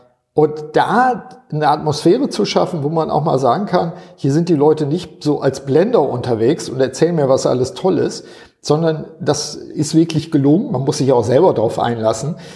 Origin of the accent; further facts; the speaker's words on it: Northern Germany, Germany; sage ich jetzt mal als Norddeutscher